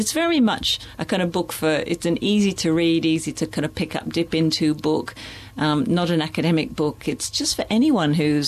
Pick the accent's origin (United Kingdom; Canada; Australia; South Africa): United Kingdom; England; also born or lived in United States; I'm obviously from England originally, and the teacher who was showing me around saying, gee, you've really lost your accent.